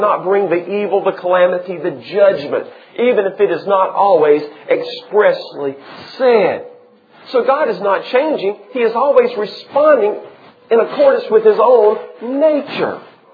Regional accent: Georgia, United States; See, I'm from South Georgia. I was raised on a farm, and we never wore seatbelts.

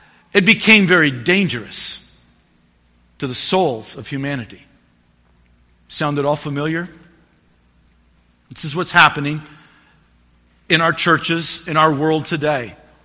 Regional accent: the South, United States; In our society I grew up in the South, one of the lines that was commonly said is, once saved, always saved.

